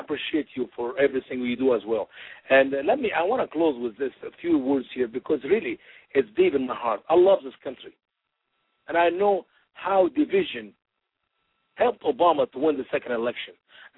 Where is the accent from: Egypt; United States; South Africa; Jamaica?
Egypt; And I am a black. I'm not a racist. I am a black. I'm from Africa. If you don't know that … I'm from Egypt.